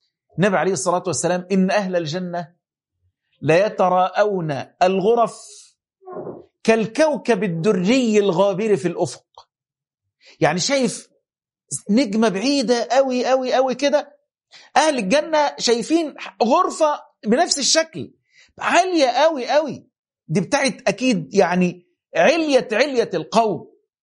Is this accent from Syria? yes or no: no; Upper Egypt, Egypt; اللي بيزرعوه عندنا في الصعيد أو في أماكن معينة